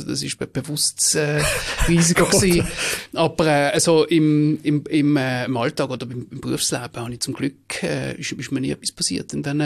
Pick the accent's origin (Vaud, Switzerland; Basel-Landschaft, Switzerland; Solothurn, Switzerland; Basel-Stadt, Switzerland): Basel-Stadt, Switzerland; Basel; Geboren im Frauenspital zu Basel und nachher an der Breisacherstrasse im Gleibasel, gerade beim Erasmusplatz, 20 Jahre lang gelebt.